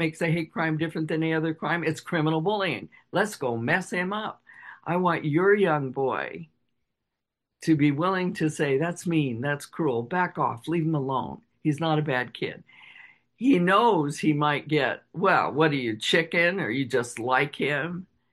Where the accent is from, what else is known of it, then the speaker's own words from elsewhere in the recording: United States; No, I'm American. I'm in Colorado.